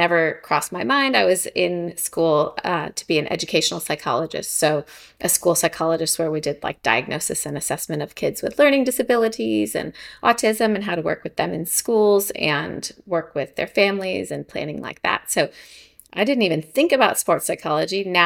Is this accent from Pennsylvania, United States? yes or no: yes; Philadelphia, Pennsylvania, United States; I think I was from Philadelphia, and I'd visited a lot of places in the US